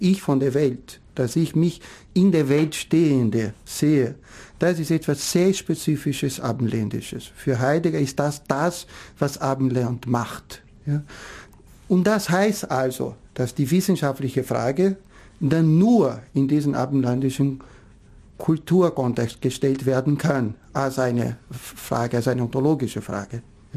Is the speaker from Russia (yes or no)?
no; Brazil; moved away as an adult; now in Austria; dass ich als Brasilianer hier in Österreich aufgewachsen bin. Also ich bin von Brasilien mit 20 weggezogen